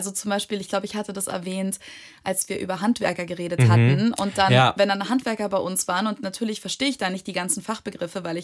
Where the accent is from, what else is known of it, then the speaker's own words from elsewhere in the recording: Germany; ich habe es nicht verstanden, ich bin kein Muttersprachler oder ich komme aus Deutschland.